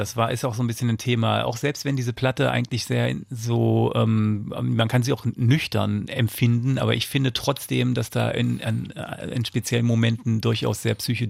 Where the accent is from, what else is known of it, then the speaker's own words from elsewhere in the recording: Saxony-Anhalt, Germany; Ich komme ja aus Sachsen-Anhalt, aber lustigerweise fühle ich mich mittlerweile fast, als käme ich aus Brandenburg.